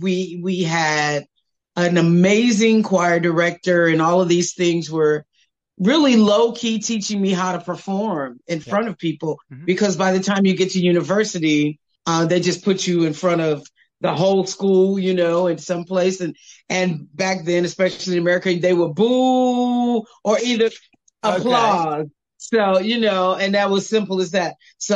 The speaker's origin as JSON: {"language": "English", "town": "Gary", "region": "Indiana", "country": "United States", "tie": "born or raised there", "said": "who were from Gary, Indiana, my hometown as well."}